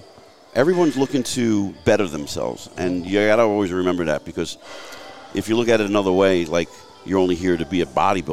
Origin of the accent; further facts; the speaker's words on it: Jersey City, New Jersey, United States; also born or lived in Mahwah; So, you know, I grew up in Jersey City, a blue-collar mindset. And when I got married in 1995, we moved up to Mahwah, and I was up there for a long time